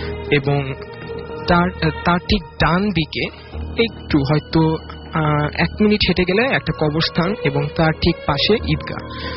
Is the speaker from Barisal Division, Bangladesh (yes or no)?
no; Dhaka, Dhaka Division, Bangladesh; আমি বাংলামোটর থেকে এসেছি।